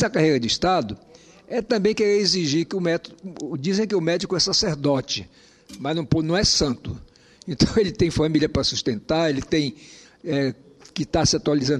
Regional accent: Roraima, Brazil; voltei para Roraima porque é a minha terra

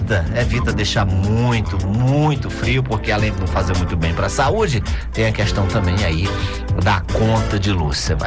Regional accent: Teresina, Piauí, Brazil; que também morei em Teresina, nasci em Teresina

